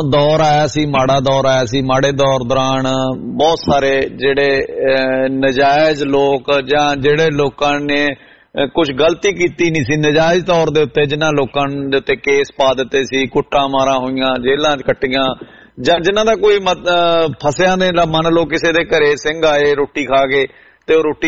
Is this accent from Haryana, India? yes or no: yes; Haryana, India; ਪਰ ਮੈਂ ਹਰਿਆਣੇ ਤੋਂ ਬਿਲੋਂਗ ਕਰਦਾ